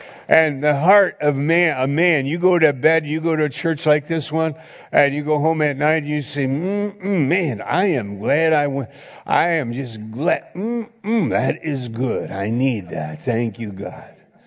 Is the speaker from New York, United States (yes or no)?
yes; New York, United States; I wasn't from the area. I'm from New York. I was there up in Maine.